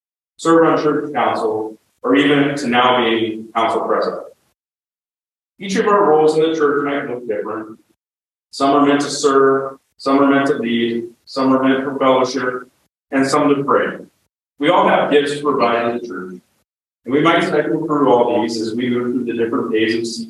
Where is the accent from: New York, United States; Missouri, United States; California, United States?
Missouri, United States; Growing up in Southeast Missouri, I knew church to be an important foundation for my family.